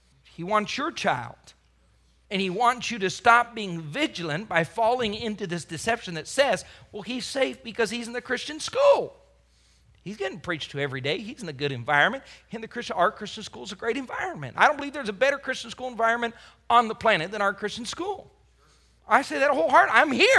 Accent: Colorado, United States; I was a young man. We were growing up in Colorado.

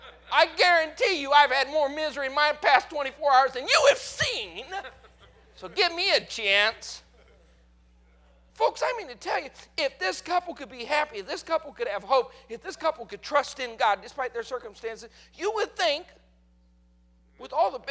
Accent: Colorado, United States; I grew up in Colorado. In Colorado, you just don't go jump in a body of water.

